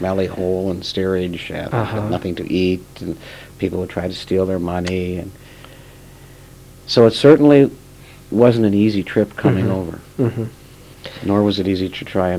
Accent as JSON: {"language": "English", "town": "Fargo", "region": "North Dakota", "country": "United States", "tie": "born or raised there", "said": "But growing up in Fargo in the 40s and 50s was very pleasant."}